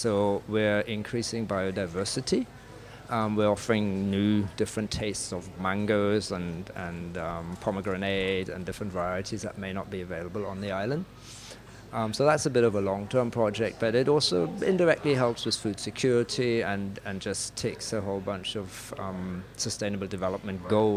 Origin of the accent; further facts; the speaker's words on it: Germany; now in Barbados; I'm from Germany originally, but Barbados has been my home for the last 25 years